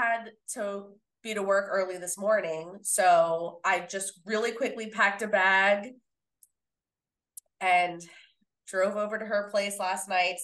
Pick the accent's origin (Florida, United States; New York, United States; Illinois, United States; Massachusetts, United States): New York, United States; New York City; also born or lived in Philadelphia; But you know, like growing up in New York City and then living in Philly for several years, I've had my fair share of roach encounters.